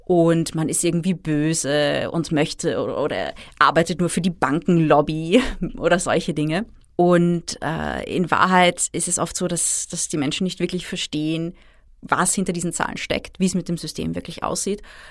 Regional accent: Austria; Und bei uns in Österreich jetzt nicht so.

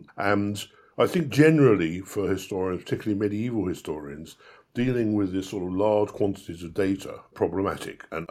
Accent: Battersea, London, United Kingdom; I'm from Battersea in London

